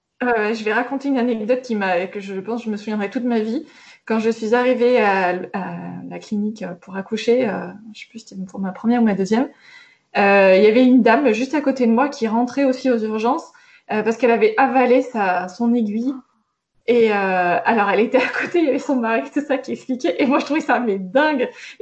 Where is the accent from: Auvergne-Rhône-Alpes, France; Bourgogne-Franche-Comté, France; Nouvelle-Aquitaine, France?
Auvergne-Rhône-Alpes, France; Grenoble; moi, je suis grenobloise, donc au départ, bah, je me dis, oh, bah, je sais, je suis de Grenoble